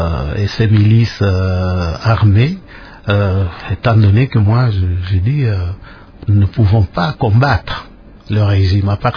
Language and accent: French; Kivu, DR Congo; vous savez, on a eu chez nous au Kivu, c'est un peu...